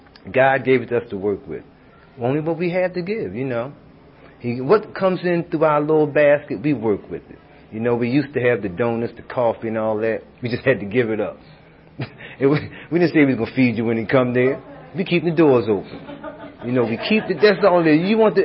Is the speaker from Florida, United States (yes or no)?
no; Philadelphia, Pennsylvania, United States; I'm from Philadelphia, the inner city area.